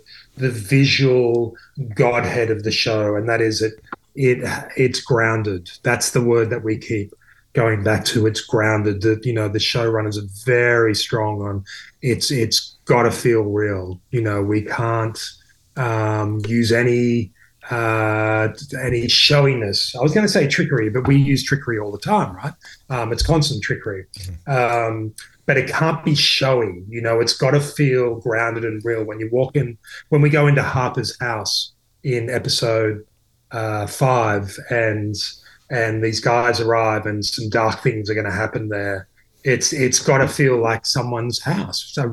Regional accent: Australia; I always get my coast because I'm from Australia.

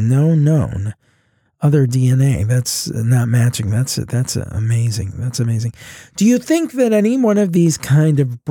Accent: Ohio, United States; in my neck of the woods, I'm from Ohio, and in southern Ohio, we have these great mounds.

